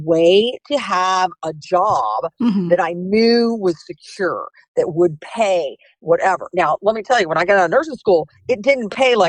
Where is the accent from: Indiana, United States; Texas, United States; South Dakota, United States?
Texas, United States; Houston; Well, Houston was a lot different than it is now.